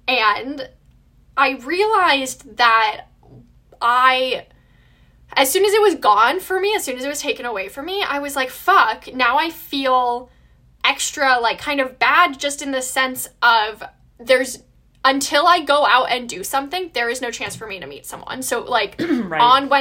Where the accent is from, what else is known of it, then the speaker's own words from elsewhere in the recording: Ann Arbor, Michigan, United States; I'm from Ann Arbor, Michigan, where the university is located.